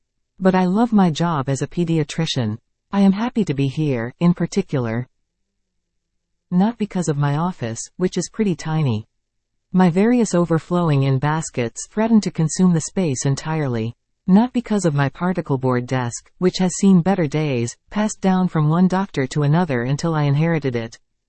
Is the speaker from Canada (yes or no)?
yes; Sault Ste. Marie, Ontario, Canada; Like many people born and raised in Sault Ste. Marie, the first time I passed through the doors of the group health center I was in a bassinet carried by my mom.